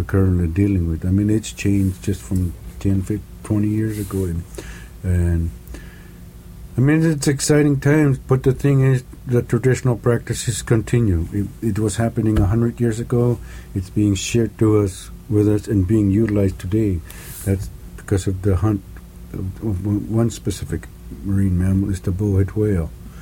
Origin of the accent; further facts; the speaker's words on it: Barrow, Alaska, United States; first language Inupiaq; English is a second language; I'm born and raised in Barrow, and I call myself a half-breed, even though I'm not quite half-breed. I know two different, my native language is the Inupiaq language, and I speak the English